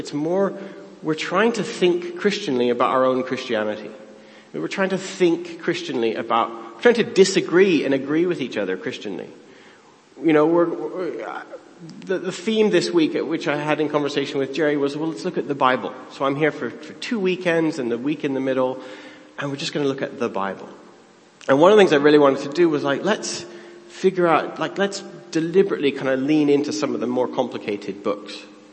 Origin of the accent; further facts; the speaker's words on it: Canada; So I'm originally Canadian.